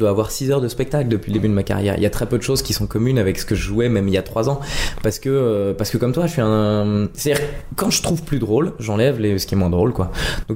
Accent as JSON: {"language": "French", "town": "Nancy", "region": "Grand Est", "country": "France", "tie": "born there", "lives_now": "Paris, France", "said": "Je suis né à Nancy, en Lorraine."}